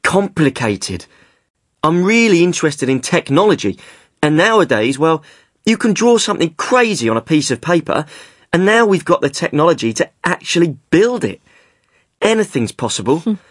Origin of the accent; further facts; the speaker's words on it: East of England, United Kingdom; now in London, United Kingdom; I'm from Essex, from a small village on the coast, but I've lived in London for a few years now.